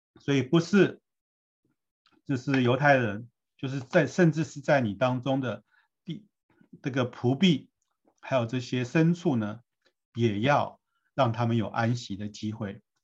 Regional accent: China; 我想我们中国人在古时候过日子的时候、不知道是不是

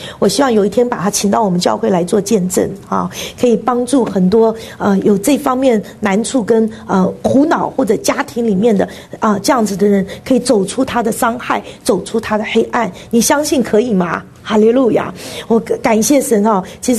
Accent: Taiwan; 我们以前像我是从台湾来的哈，我不知道别的地方怎么样。我们在台湾，在我那个年龄，在我们小时候去上学

